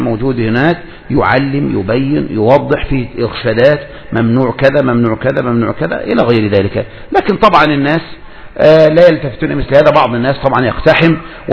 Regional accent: Egypt; هذا الغار الذي هذا لو عندنا في مصر يا ترى ماذا كانوا يصنعون فيه؟

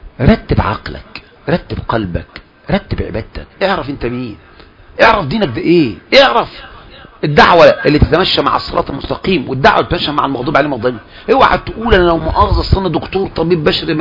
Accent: Egypt; اعرفك بنفسي انا مصري من دول العالم الثالث

